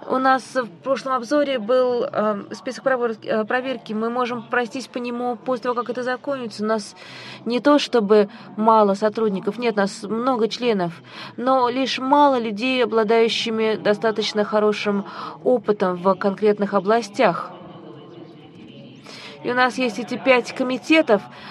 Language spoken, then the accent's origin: Russian; Sweden; Russian is a second language; Я из Швеции, я не могу иногда использовать те формулировки, которые вы могли бы использовать.